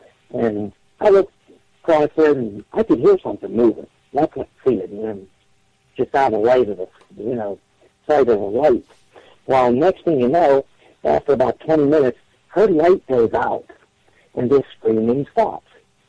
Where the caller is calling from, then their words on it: Johnstown, Pennsylvania, United States; from Johnstown.